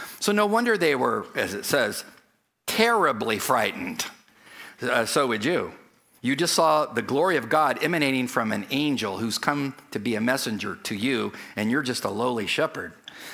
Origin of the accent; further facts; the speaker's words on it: California, United States; Because I was raised in the Southern California desert.